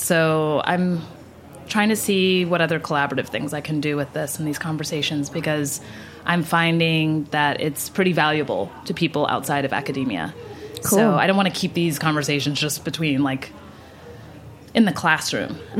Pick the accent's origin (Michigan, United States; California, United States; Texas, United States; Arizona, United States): Texas, United States; moved away as an adult; now in New York, United States; I'm from Texas, and I moved to New York to enroll in a master's program called Fashion Studies at Parsons School of Design